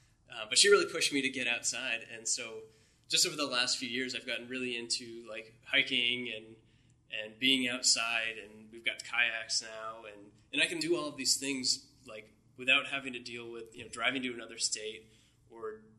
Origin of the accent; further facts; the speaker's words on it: Massachusetts, United States; But I'm originally from Cape Cod, and I grew up as a shell fisherman, and my dad was a fisherman.